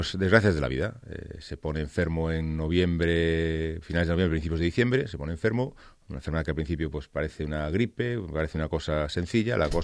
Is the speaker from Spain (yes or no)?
yes; Galicia, Spain; Soy gallego, siento mucho y disculpadme por no poder hablar catalán.